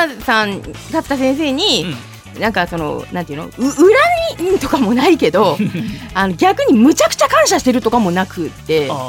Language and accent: Japanese; Ibaraki, Japan; 私は茨城県ですけど